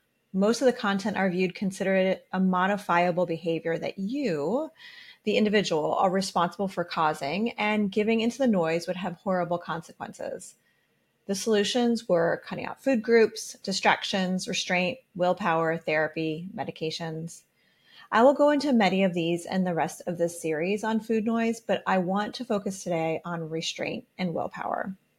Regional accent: Ohio, United States; Your loudspeakers are like the tornado warnings I grew up around in Ohio.

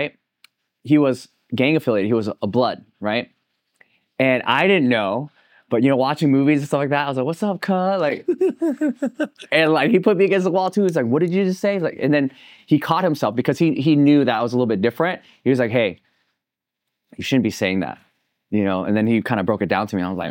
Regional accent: Riverside, California, United States; I grew up in Riverside, California. I went to Arlington High School. So there wasn't a lot of Asian kids, right?

